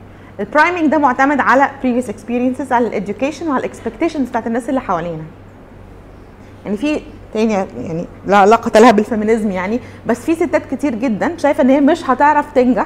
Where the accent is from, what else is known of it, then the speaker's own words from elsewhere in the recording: Egypt; في التعليم عندنا في مصر